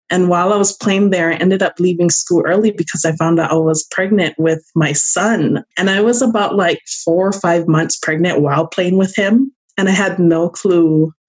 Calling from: Washington, United States; also born or lived in Hawaii; Washington State.

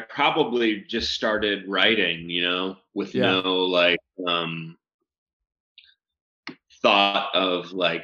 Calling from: Wisconsin, United States; Wisconsin.

